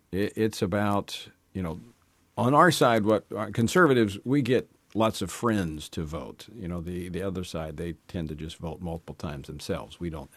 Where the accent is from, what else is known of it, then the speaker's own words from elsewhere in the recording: Louisiana, United States; I was actually at an event in my home state of Louisiana earlier today